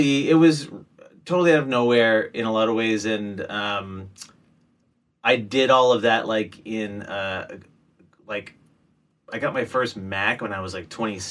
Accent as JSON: {"language": "English", "town": "Guelph", "region": "Ontario", "country": "Canada", "tie": "born or raised there", "lives_now": "Toronto, Canada", "said": "played in lots of bands in my hometown of, Guelph, Ontario, Canada."}